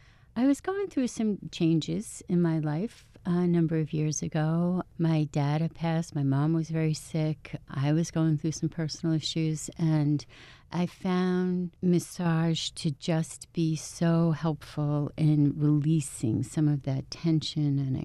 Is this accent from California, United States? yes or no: no; New York, United States; So I am one of 15 kids, born and raised on Long Island.